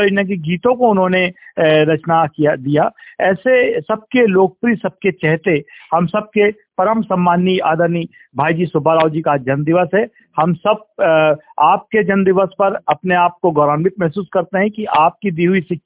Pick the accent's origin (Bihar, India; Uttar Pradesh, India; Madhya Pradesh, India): Madhya Pradesh, India; Chhindwara; हम छिंदवाड़ा से, मुझे आज भी याद है कि मैं कक्षा